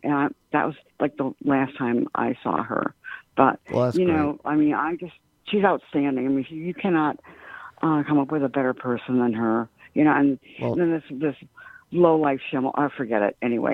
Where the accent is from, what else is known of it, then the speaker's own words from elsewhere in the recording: Richmond Center, Wisconsin, United States; I'm from Richmond Center also, I went to school with Ann Welch Bradley from middle school through high school